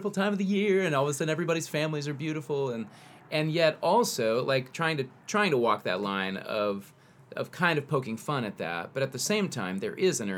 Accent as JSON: {"language": "English", "region": "the South", "country": "United States", "said": "We're from the South."}